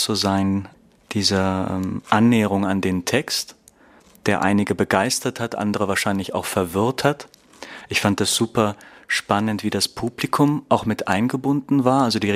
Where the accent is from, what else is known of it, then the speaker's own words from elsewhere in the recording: Berlin, Germany; ich komme aus Berlin.